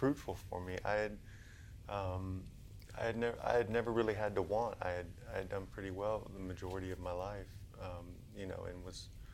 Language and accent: English; Georgia, United States; We grew up in Gwinnett County, which is about 45 minutes east of here. And I grew up in a middle class family.